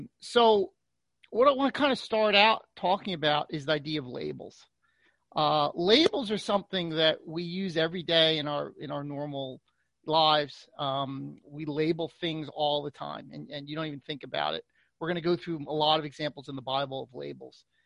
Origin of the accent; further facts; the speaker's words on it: Philadelphia, Pennsylvania, United States; But you could have a label that I'm from the Philadelphia area or from Pennsylvania. That's a label. I'm a U.S. citizen. That's a label. I'm Armenian. That's a label.